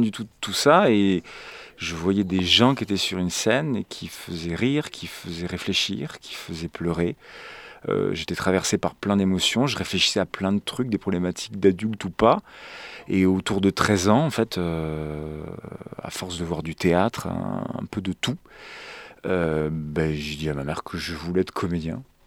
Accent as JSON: {"language": "French", "region": "Occitanie", "country": "France", "tie": "born or raised there", "said": "puisque j'ai grandi dans le Narbonnais."}